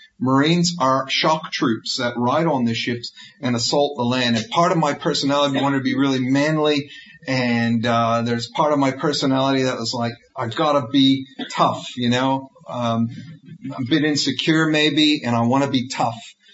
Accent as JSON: {"language": "English", "country": "United States", "tie": "born or raised there", "moved": "yes", "said": "As you can probably hear from my outrageous accent, that I grew up in America, and I came here in 1987. And I came from a working class family in the United States. Mom and Dad migrated from Austria, from Vienna."}